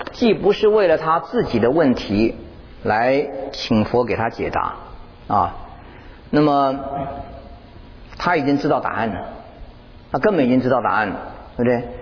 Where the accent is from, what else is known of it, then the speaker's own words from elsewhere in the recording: China; 可是我们中国人还是习惯两个脚跪下去啊